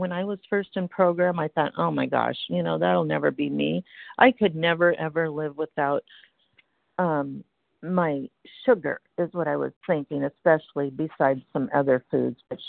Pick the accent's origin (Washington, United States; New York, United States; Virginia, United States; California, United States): Washington, United States; I'm from Washington State, recovered compulsive overeater, sugar addict.